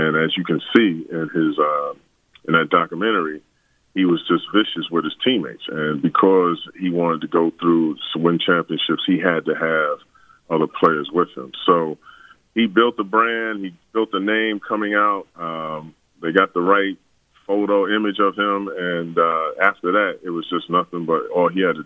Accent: New York, United States; he was a country boy, and I was from New York

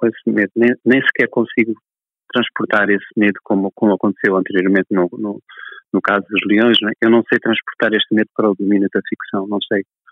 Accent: Beira, Sofala, Mozambique; sobre a própria cidade, sobre a minha infância na Beira

